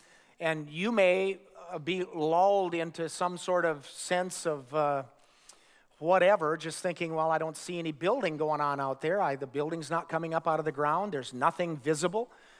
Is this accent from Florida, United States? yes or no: no; Minnesota, United States; I looked at the temperature in my hometown in northern Minnesota this morning. It was 3 degrees below zero.